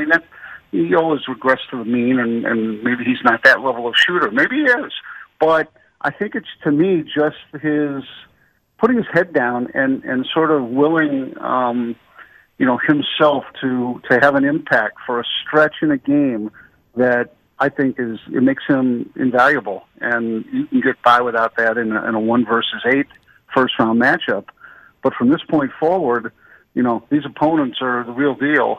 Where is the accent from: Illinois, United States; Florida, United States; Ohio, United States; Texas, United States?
Illinois, United States; Chicago; keep in mind my background. I grew up in Chicago. I started out, I guess, my first affinity was for the Chicago Cubs.